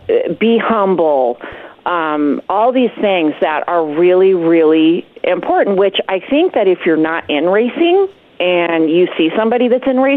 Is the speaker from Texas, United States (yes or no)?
no; Santa Maria, California, United States; I grew up near Santa Maria Speedway, where, you know, I had friends in high school.